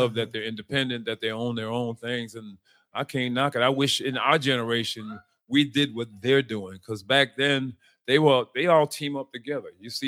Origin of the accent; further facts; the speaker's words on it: Providence, Rhode Island, United States; You know, I'm from Providence, Rhode Island, you know, so I went back there and I have a celebrity golf tournament there.